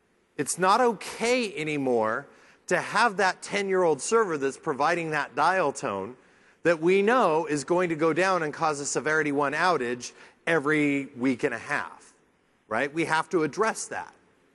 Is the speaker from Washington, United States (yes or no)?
yes; Seattle, Washington, United States; I'm from Seattle, so it's Starbucks, right?